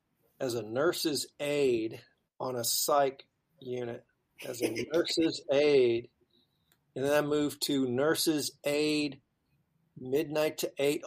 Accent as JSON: {"language": "English", "region": "Texas", "country": "United States", "said": "I didn't want to go to Wyoming. It was cold up there. I'm from Texas."}